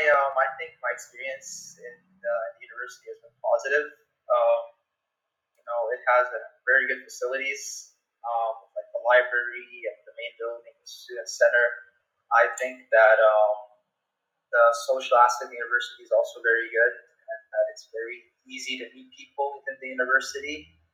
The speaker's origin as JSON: {"language": "English", "country": "Saudi Arabia", "lives_now": "United Arab Emirates", "said": "I'm from Saudi, which is close to the UAE, but I'm not from the UAE. That's why, I live in dorms."}